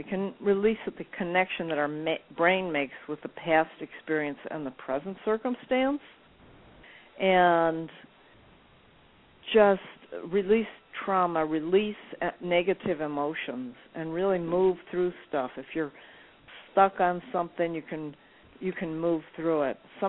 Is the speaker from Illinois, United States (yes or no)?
yes; Chicago, Illinois, United States; But yes, I grew up in around Hyde Park, around the University of Chicago.